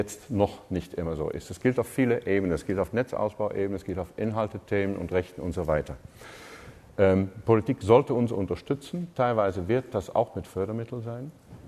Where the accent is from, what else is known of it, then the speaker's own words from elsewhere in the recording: Netherlands; German is a second language; Gut, als Holländer werde ich mir erstmal nicht über Fußball